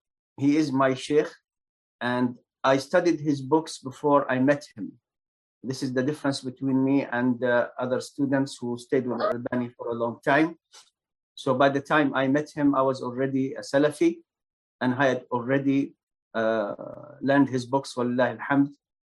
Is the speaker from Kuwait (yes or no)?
yes; Kuwait; originally from Palestine. I grew up in Kuwait, and I spent about two thirds of my life in the West, in Europe, and then in America.